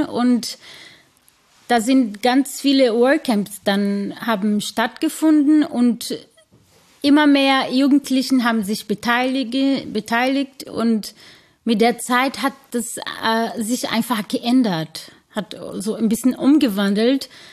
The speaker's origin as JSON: {"language": "German", "country": "Brazil", "second_language": "German", "moved": "as an adult", "lives_now": "Germany", "said": "Ich komme aus Brasilien und bin fast 40 Jahre alt, habe zwei Kinder, lebe seit fast 12 Jahren in Deutschland"}